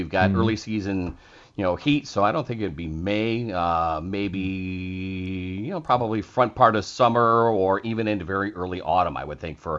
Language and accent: English; Chicago, Illinois, United States; 90 inches of snow where I grew up in the Chicagoland area.